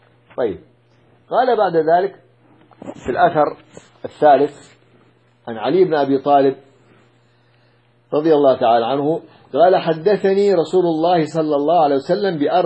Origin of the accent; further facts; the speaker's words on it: Yemen; وهكذا في بعض القبائل عندنا في اليمن